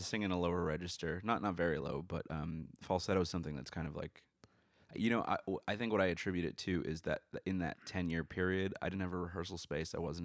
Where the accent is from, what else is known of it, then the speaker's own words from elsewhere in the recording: Brooklyn, New York, United States; I grew up here in Brooklyn in Williamsburg.